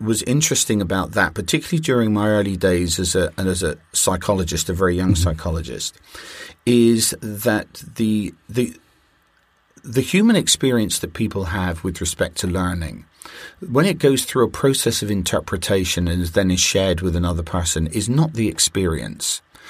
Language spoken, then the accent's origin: English; United Kingdom; I'm a Brit.